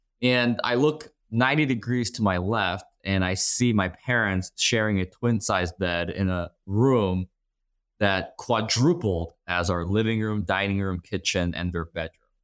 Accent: Chicago, Illinois, United States; Chicago, right? Like that's where I'm from. That's where I still am. That's, I consider that my hometown.

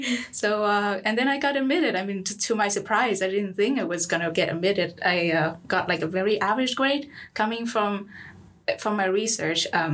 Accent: Vietnam; now in Sweden; I'm from Vietnam, but I've lived in Sweden for about 6 or 7 years.

